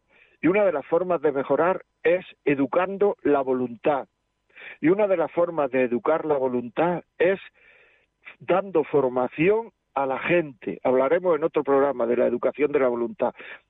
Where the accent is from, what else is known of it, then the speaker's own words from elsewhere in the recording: Andalusia, Spain; yo soy, no sé, de una tierra donde se exagera mucho, ¿no? Yo soy andaluz … soy andaluz